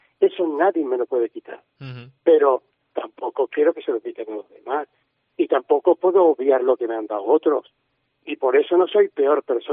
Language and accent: Spanish; Cádiz, Andalusia, Spain; yo soy de Cádiz, yo tengo un sentimiento hacia Cádiz